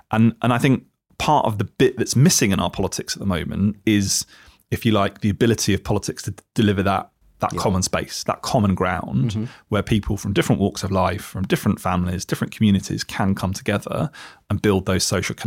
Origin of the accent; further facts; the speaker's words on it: Leicester, East Midlands, United Kingdom; Where I grew up in Leicester, it was on a big semicircle of grass.